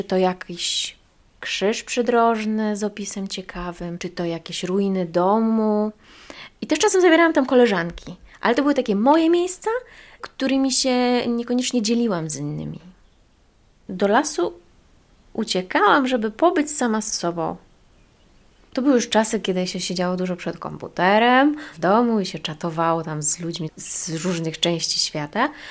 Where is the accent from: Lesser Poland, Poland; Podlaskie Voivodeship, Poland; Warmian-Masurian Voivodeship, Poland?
Podlaskie Voivodeship, Poland; accent: Podlasie; przyszłam ja i zaczęłam mi zaciągać po Podlasku i czar prysk